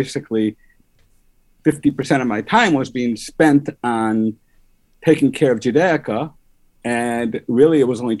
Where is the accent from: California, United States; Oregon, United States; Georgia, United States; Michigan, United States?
Michigan, United States; Detroit; now in Lakewood, United States; I was born and raised in Detroit. As I grew up, I went to high school, out of town yeshivas.